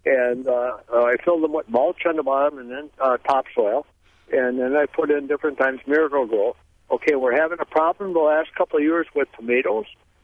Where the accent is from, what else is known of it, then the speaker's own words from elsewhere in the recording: Crivitz, Wisconsin, United States; also born or lived in Sheboygan; I'm from Crivitz as well as from Sheboygan. Okay, I live 6 miles south of Sheboygan, up on Terry Henry.